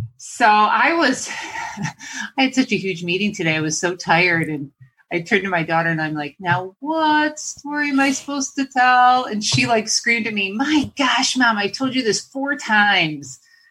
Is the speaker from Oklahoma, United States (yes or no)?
no; New York, United States; I'm an Italian 100%, and I came from Western New York, the great belt of Western New York.